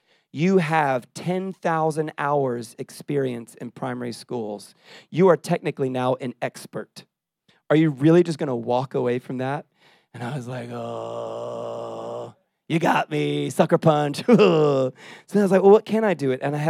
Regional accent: Israel; I grew up in Israel, as I said.

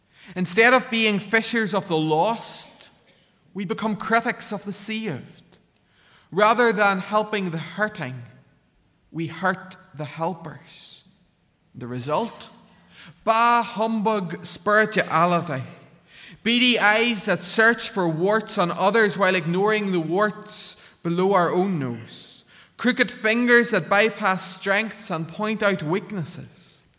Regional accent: Northern Ireland, United Kingdom; I come from Ballygally and Tyrone originally, and maybe we like to think we're strategic because all the roads in the west go through the roundabout. That's at our wee village.

